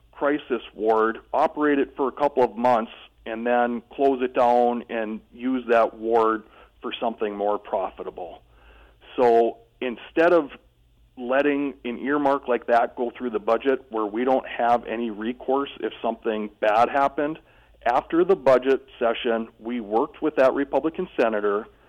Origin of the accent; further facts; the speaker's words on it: Superior, Wisconsin, United States; I serve my hometown on the Superior City Council, and I'm honored to serve our region in the Wisconsin State Assembly.